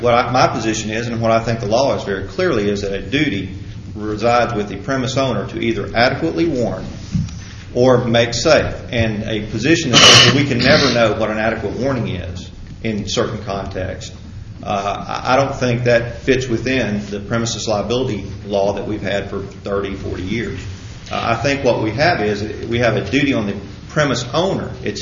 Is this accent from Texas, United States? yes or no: yes; Beaumont, Texas, United States; I'm from Beaumont, Texas, the law firm of Roebuck Thomas.